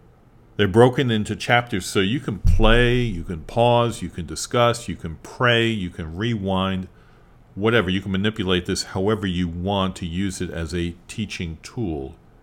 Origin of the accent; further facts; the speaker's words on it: New York, United States; And I'm from New York, originally, so trust is not easily given away.